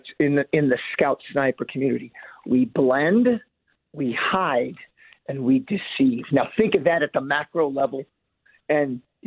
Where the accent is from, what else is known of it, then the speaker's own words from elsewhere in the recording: Kansas City, Missouri, United States; now in Dallas, United States; You know, I've been coming back to Kansas City at least once or twice a year because I love my hometown and I love my family there.